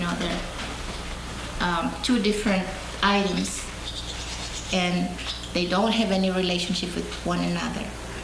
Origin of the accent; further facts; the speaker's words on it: Philippines; now in United States; So I went to my home country, the Philippines, and studied traditional Chinese medicine.